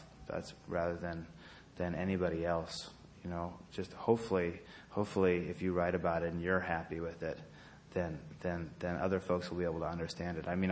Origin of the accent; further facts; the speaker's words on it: Idaho, United States; I'm from Idaho, and I have not lived there in several years, but I always thought that Idaho was my you know, if that got swept away, I don't know where I would be from.